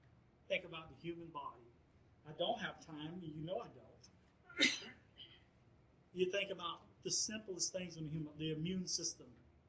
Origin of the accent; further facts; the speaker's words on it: Florida, United States; I'm from Florida, boy. I'm coming out from, Florida, and then I'll come up there.